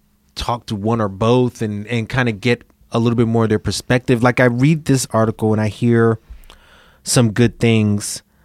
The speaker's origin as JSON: {"language": "English", "town": "New York City", "region": "New York", "country": "United States", "said": "particularly from a New York lens, since I'm in New York, I'm from New York"}